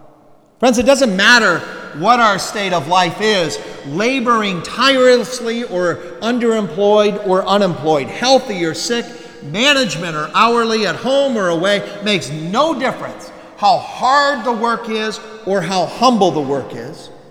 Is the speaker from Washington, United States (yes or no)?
no; Ohio, United States; accent: Ohio; simply apologized for my Ohio accent.